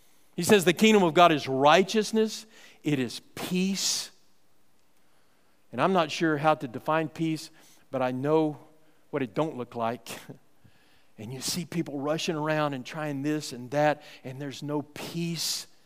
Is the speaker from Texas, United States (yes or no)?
yes; Fort Worth, Texas, United States; When I was growing up in Fort Worth, there was a Mrs. Baird's Bakery just on our way downtown there.